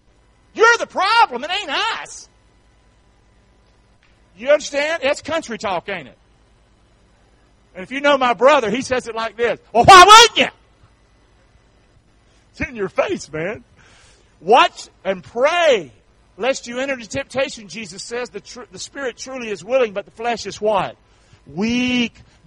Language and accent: English; North Carolina, United States